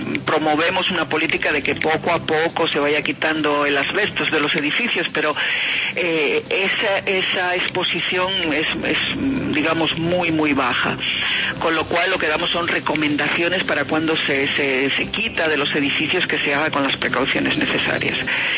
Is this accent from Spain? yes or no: yes; Asturias, Spain; usted nombraba antes Asturias, de donde yo vengo